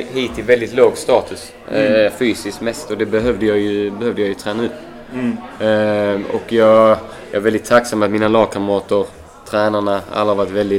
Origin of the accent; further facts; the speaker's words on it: Sweden; Men det var jag är svensk.